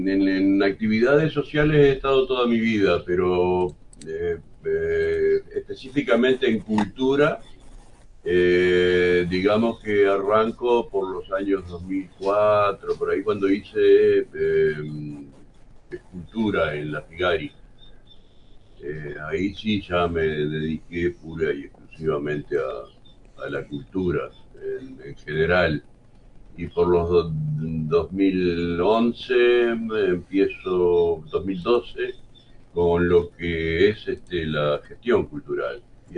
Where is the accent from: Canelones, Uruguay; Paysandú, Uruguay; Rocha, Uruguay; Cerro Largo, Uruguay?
Canelones, Uruguay; Atlántida; also born or lived in Montevideo; now in Marindia, Uruguay; en Marindia hace 11 años que estoy. Yo soy de Atlántida, criado en Atlántida y prácticamente toda mi vida, sin ser un periodo de 10 años que estuve viviendo en Montevideo.